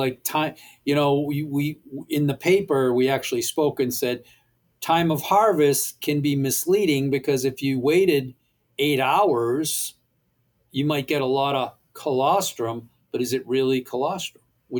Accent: Northeast, United States; You know, a lot of the herds, obviously, we're from the Northeast, we're in the Northeast.

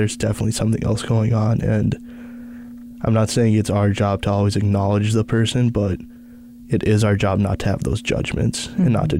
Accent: United States; that's me speaking from the perspective as growing up in America. Like, I honestly, if I talk to my cousins who are still in India

